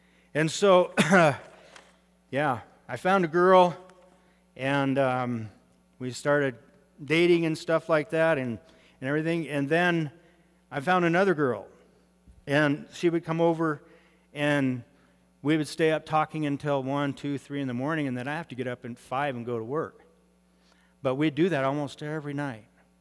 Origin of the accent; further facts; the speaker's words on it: California, United States; moved away as an adult; also born or lived in Montana / Idaho; I grew up in the Mojave Desert, where it's hot, dry, dusty, brown, ugly, dusty, at 50 miles an hour into your face, no fun.